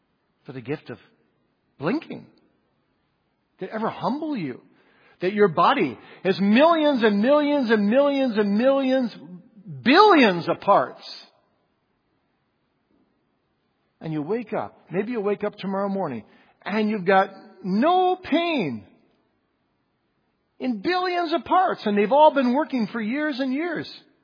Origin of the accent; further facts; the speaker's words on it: Kalamazoo, Michigan, United States; You know, I grew up in Kalamazoo, Michigan